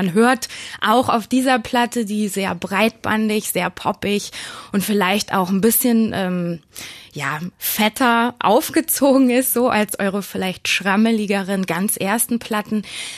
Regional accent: Hamburg, Germany; Natürlich als Hamburgerin bin ich mit euch aufgewachsen, wie man so schön sagt.

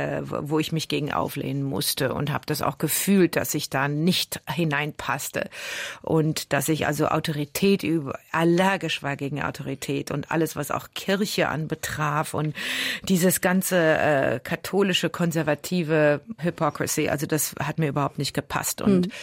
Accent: Germany; now in New York, United States; Heimat in dem Sinne, ich komme schon also aus Deutschland.

